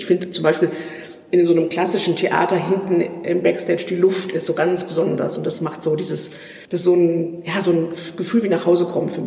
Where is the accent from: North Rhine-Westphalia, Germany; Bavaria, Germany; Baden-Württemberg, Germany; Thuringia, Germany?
Bavaria, Germany; Aschaffenburg; ich komme aus Aschaffenburg ursprünglich